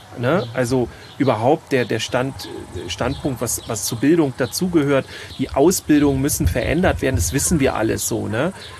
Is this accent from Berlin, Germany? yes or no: no; Schleswig-Holstein, Germany; wir kommen hier aus Schleswig-Holstein und hier im Garten fliegen ganz viele Hummeln rum